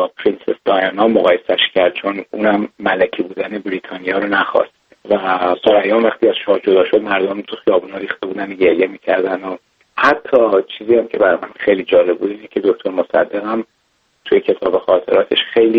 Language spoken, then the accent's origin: Persian; Iran; ما ایرانی هستیم